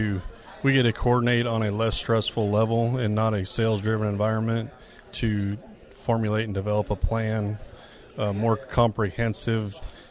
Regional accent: York, Nebraska, United States; from York, Nebraska.

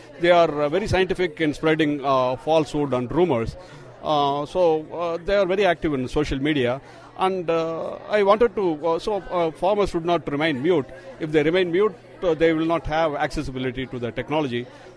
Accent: Tamil Nadu, India; Yeah, I'm a farmer from India, Tamil Nadu.

